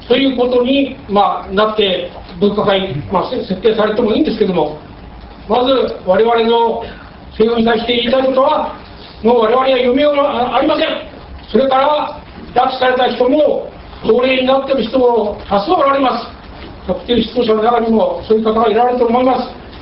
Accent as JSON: {"language": "Japanese", "region": "Ishikawa", "country": "Japan", "said": "石川から来ました"}